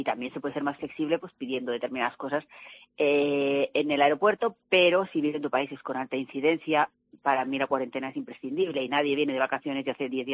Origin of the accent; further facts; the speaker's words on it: Spain; porque realmente yo también soy española y también sé cómo está el país, no soy canaria